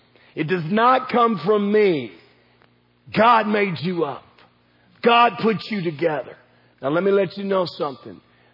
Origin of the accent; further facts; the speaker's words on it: the South, United States; Now, we're from the South. We appreciate that.